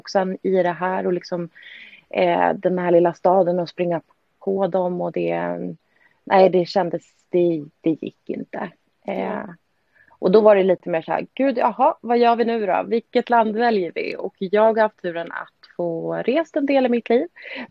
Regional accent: Östhammar, Uppsala County, Sweden; Jag kommer ifrån Östhammar, en jätteliten stad.

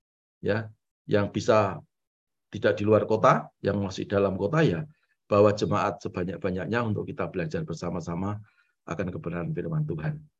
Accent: Java, Indonesia; saya orang Jawa

